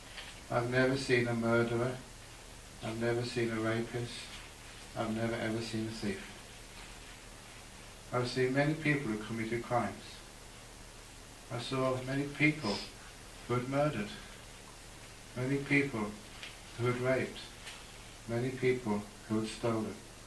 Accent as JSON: {"language": "English", "town": "Perth", "region": "Western Australia", "country": "Australia", "tie": "born or raised there", "said": "In my hometown, Perth, there was a man who tried to rob the jewelry store."}